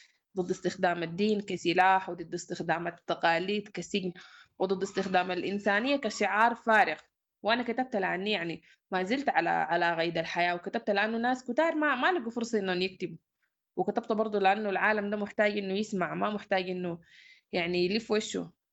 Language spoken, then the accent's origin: Arabic; Omdurman, Khartoum, Sudan; born there; من مواليد أم درمان.